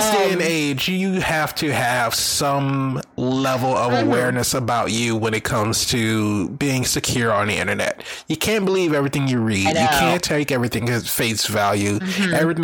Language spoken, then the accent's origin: English; New Orleans, Louisiana, United States; because I am a very big fan of my hometown football team, the New Orleans Saints.